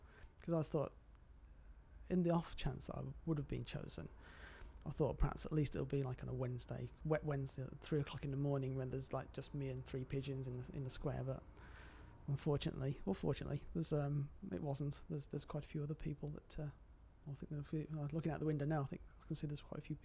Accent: Nottingham, East Midlands, United Kingdom; I'm 47 and I'm from Nottingham.

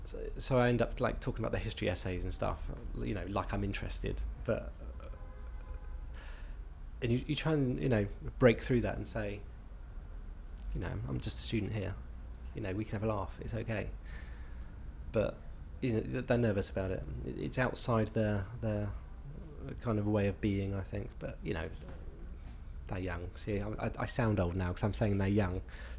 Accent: Oxford, South East England, United Kingdom; I used to work as an actor here in London, although I live in Oxford now, and was that's my hometown.

